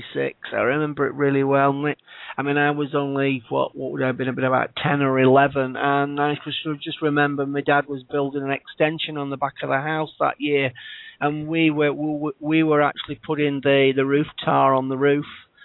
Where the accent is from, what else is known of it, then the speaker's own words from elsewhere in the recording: Blackpool, North West England, United Kingdom; I know she's sitting at home in my hometown Blackpool